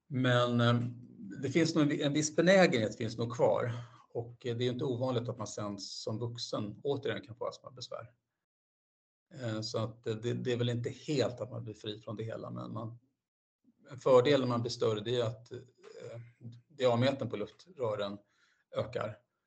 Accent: Falun, Dalarna County, Sweden; När jag växte upp, till exempel i Falun, så var det jättemycket svavel.

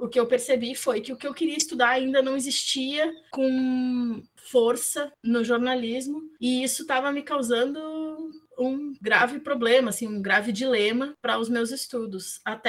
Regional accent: Porto Alegre, Rio Grande do Sul, Brazil; Eu sou nascida e criada em Porto Alegre, no Rio Grande do Sul.

